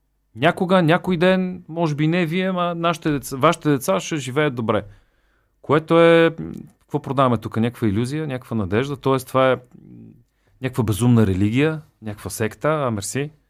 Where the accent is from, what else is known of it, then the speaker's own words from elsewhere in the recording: Sofia, Sofia City, Bulgaria; born there; Със същия успех, нали, аз имам заслуга, че съм роден в София.